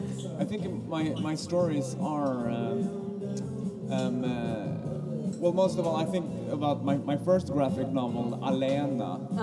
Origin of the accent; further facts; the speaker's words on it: Sweden; English is a second language; now in Japan; Well, as you said, I'm from Sweden.